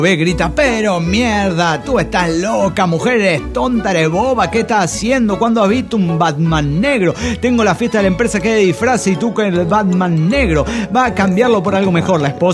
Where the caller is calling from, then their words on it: Toluca, State of Mexico, Mexico; de Toluca, México.